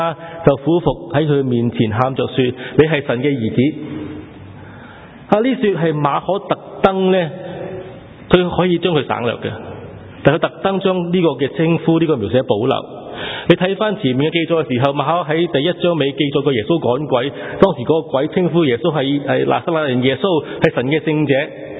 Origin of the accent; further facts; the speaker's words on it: China; 其实这个观念我们中国人不陌生的，为什么？因为中国人也都有同样观念，我们的皇帝历代叫做天子。